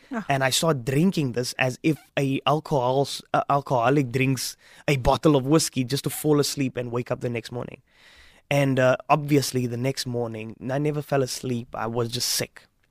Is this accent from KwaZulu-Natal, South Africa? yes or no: no; Strand, Western Cape, South Africa; also born or lived in Stellenbosch; Fast forwarding, we were growing up in Strand. We left Strand because my mom and my dad